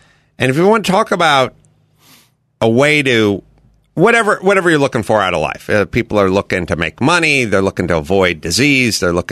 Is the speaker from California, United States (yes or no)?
yes; Hollywood, California, United States; I grew up with a sort of hippie mom, and then I grew up in Hollywood, you know.